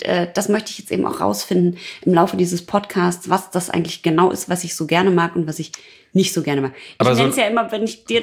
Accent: North Rhine-Westphalia, Germany; Weil ich komme ja aus dem Ruhrpott

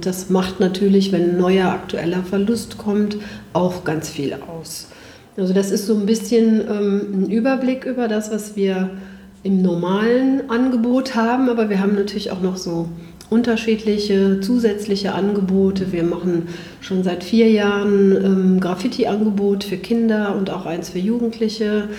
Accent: Bergisch Gladbach, North Rhine-Westphalia, Germany; Ja, ich bin aus Bergisch Gladbach. Da arbeite ich auch mit meinem Projekt.

